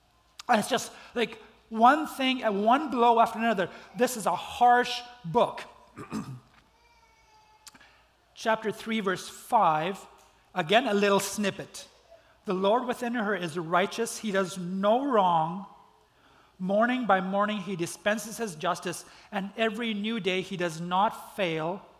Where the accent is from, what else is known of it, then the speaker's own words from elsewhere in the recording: Belize; I grew up in Belize, for those of you guys who don't know. And in Belize, when I was a young kid